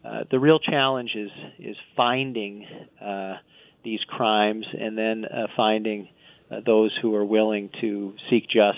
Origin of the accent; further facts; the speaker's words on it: South Dakota, United States; I grew up in South Dakota